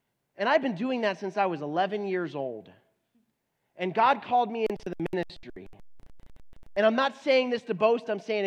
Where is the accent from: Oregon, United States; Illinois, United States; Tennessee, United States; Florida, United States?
Florida, United States; As a matter of fact, I went to Florida one time. I'm from Florida.